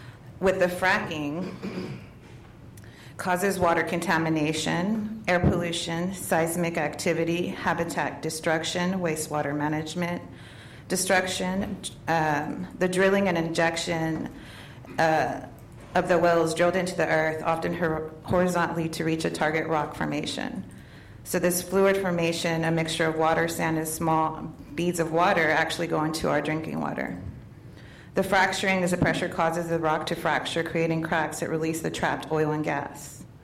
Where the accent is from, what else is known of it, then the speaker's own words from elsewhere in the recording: Texas, United States; now in Washington State, United States; I come from Texas, and I didn't have any issues with my respiratory, and now I have to use an inhaler just from moving to Washington State.